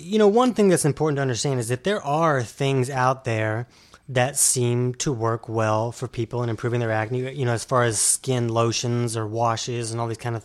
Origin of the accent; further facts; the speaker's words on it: Florida, United States; I'm from Florida.